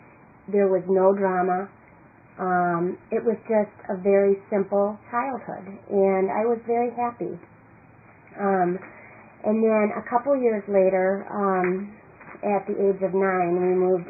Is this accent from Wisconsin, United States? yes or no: yes; Madison, Wisconsin, United States; I'm from Madison, Wisconsin. I'm an only child.